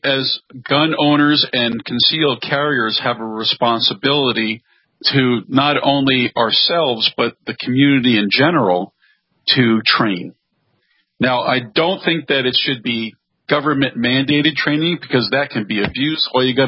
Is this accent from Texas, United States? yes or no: yes; San Antonio, Texas, United States; from San Antonio.